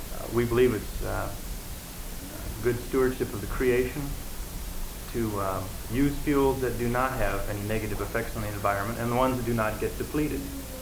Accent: Portland, Oregon, United States; I'm from Portland, Oregon.

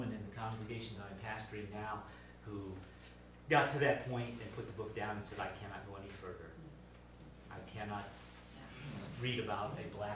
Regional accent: Illinois, United States; because I grew up in Missouri Synod Lutheran churches in Illinois that were the exact opposite.

